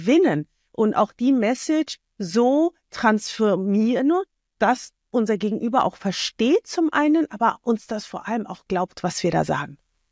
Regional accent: Germany; now in Switzerland; Ich wohne hier in der Schweiz. Ursprünglich bin ich Deutsche.

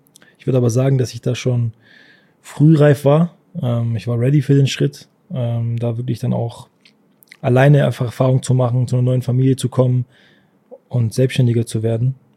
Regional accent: Swabia, Germany; Also ich bin Schwabe gewesen, das erste Mal, dass ich dann wirklich weg bin aus der Heimat, auch wenn es nicht weit war.

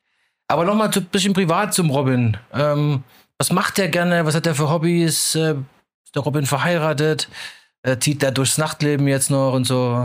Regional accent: Zwickau, Saxony, Germany; born there; now in Munich, Germany; Ich bin ein bisschen länger schon in München, bin 2009 nach München gekommen, bin gebürtig aus Zwickau in Sachsen, da hört man vielleicht auch ab und zu noch raus, bin dann so ein bisschen durch die Welt gereist auch, zumindest in Deutschland und im benachbarten Ausland.

